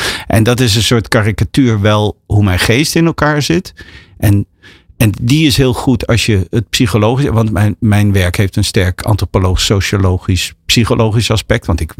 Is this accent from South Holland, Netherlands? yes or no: no; Duiven, Gelderland, Netherlands; ik ben opgegroeid in Duiven. Dat is het Almere van het Oosten.